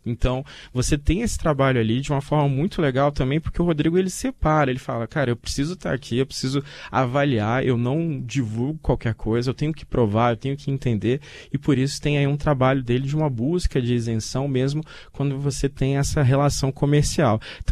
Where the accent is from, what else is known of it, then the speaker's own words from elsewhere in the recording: Guará, Federal District, Brazil; eu lembro quando eu era pequeno lá no Guará